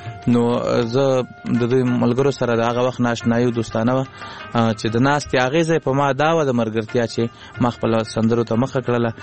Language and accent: Pashto; Laghman, Afghanistan; now in Kunduz, Afghanistan; زمونږ اصلا د لغمان ولایت یو